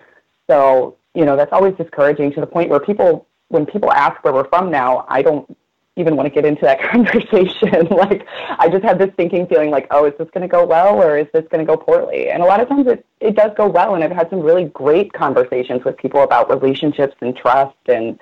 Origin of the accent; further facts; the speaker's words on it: St. Louis, Missouri, United States; So when I say I'm from St. Louis and whoever I'm with says they're from somewhere else, you know, we'll get this confused look